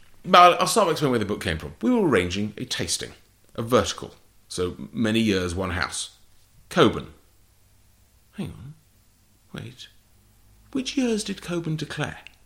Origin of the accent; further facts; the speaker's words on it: England, United Kingdom; accent: English; I wouldn't learn Portuguese from me. My accent's very English